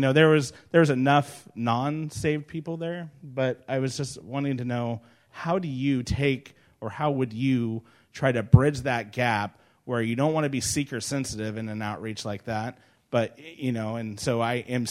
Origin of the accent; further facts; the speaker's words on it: Seattle, Washington, United States; I'm from Seattle.